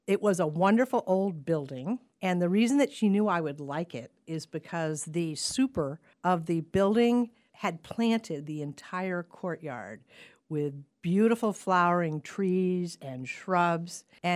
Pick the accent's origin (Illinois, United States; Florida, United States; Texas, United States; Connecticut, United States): Connecticut, United States; Glastonbury; I'm from Glastonbury, Connecticut, which was, when I was growing up, very agricultural.